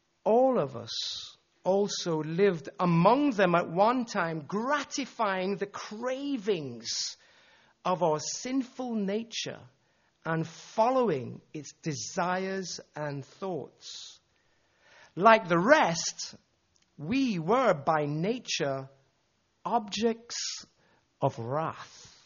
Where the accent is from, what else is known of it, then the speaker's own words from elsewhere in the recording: Kingston, Jamaica; now in England; You know, I'm from a religious background. I was brought up in Kingston, Jamaica.